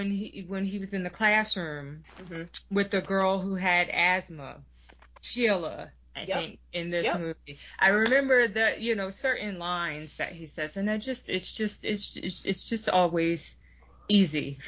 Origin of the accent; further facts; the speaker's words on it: Philadelphia, Pennsylvania, United States; I will say I'm a city girl. I'm from North Philly. I live in the hood.